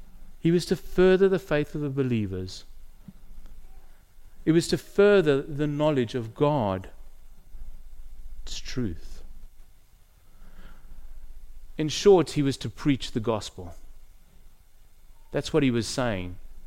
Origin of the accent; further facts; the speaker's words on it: South Africa; I come from South Africa, as I've said earlier.